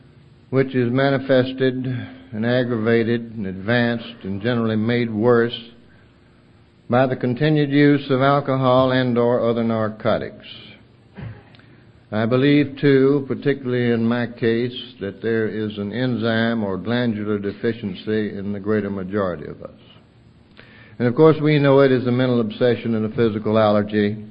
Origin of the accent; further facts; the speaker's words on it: North Carolina, United States; born there; And I was born on Groundhog Day, some half a century and a little over ago, up in the mountains of western North Carolina.